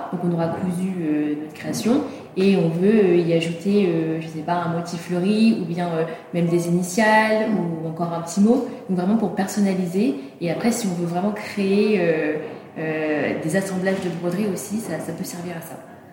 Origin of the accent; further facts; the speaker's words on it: Paris, Île-de-France, France; born there; also born or lived in Brittany / Normandy; Et moi je suis née à Paris, mais je suis partie longtemps en Bretagne, Normandie, et là je suis revenue depuis bien 4-5 ans.